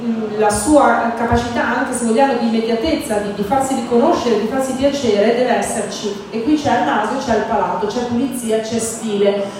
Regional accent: Verona, Veneto, Italy; io sono veneta, sono veronese, c'è anche da noi Sangiovese

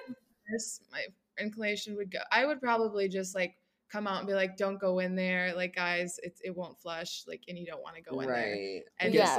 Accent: Midwest, United States; Like you know, we're from the Midwest, so we're very like, you know, safe.

